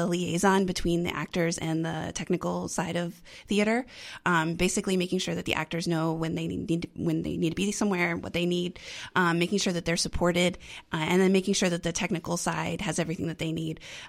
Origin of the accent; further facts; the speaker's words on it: Maryland, United States; So we have a lot of DMV love in the room because I'm from the Maryland area.